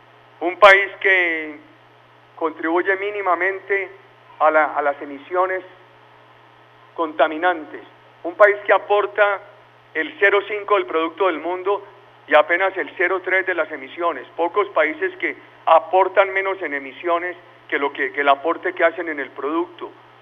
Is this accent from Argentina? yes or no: no; Colombia; Sector que tiene todo el porvenir en nuestra patria.